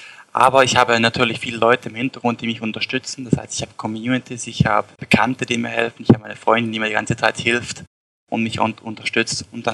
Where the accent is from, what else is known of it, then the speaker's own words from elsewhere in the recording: Switzerland; Ich komme aus der Schweiz. Ich bin 20 Jahre alt